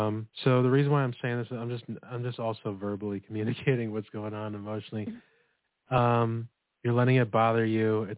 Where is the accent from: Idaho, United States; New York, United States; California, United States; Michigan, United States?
New York, United States; I'm from New York.